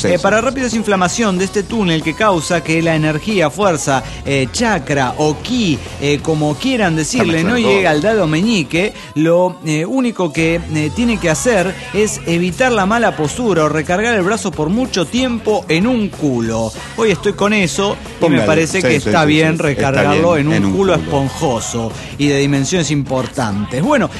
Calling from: Argentina; Desde Argentina aquí, hola, amigos de la nave.

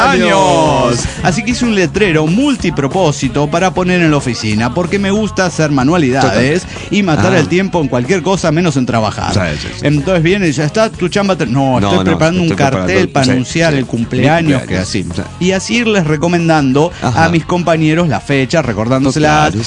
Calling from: Guadalajara, Jalisco, Mexico; de Guadalajara

